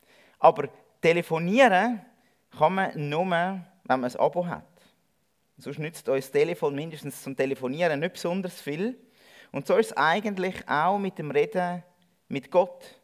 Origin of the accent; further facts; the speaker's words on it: Zurich, Switzerland; now in Interlaken, Switzerland; Und wenn ihr vermutlich meiner Stimme an schnell rausgehört habt, komme ich aber nicht aus dem Berner Oberland, sondern ich komme aus einem anderen Oberland, nämlich aus dem Zürich Oberland. Wir sind jetzt als Familie 3 Jahre in Interlaken.